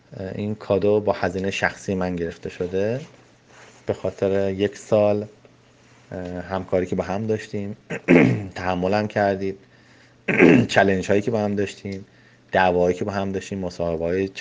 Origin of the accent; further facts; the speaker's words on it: Iran; هم ما ایرانی هستیم مهمون نواز